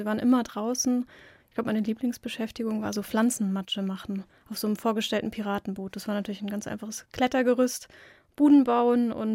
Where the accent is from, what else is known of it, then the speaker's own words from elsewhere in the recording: Rhineland-Palatinate, Germany; Also in einer Region, die kennen wahrscheinlich nicht so viele, Westerwald. Das liegt zwischen Köln und Frankfurt.